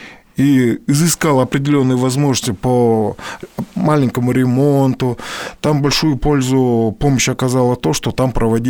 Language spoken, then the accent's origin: Russian; Zabaykalsky Krai, Russia; как у нас на родине в Хорошебире, там в соседнем селе, есть Зюгалайский аршан, и там был межколхозный этот профилакторий.